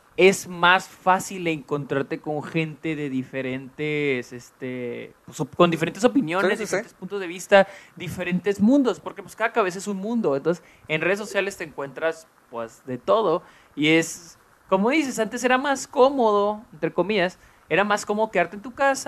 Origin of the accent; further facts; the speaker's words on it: Mexico; O sea, en México, nosotros que somos de México, existe el racismo.